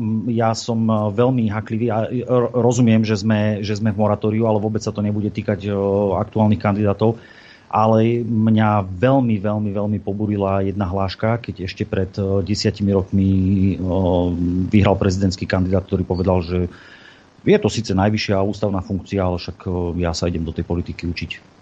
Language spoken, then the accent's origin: Slovak; Bratislava, Bratislava Region, Slovakia; nemôžem ja ako Bratislavčan doplácať